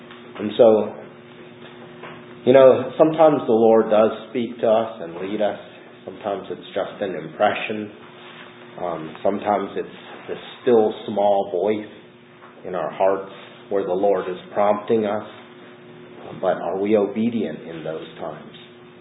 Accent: Seattle, Washington, United States; also born or lived in California; I grew up in Seattle. I lived on the West Coast my entire life, and I'd never lived anywhere outside of actually Washington and California.

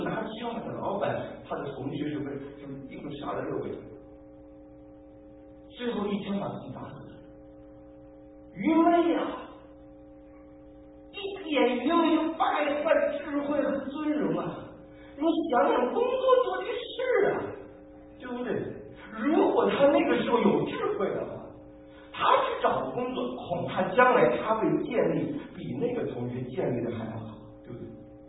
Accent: Beijing, China; 因为我从北京来的

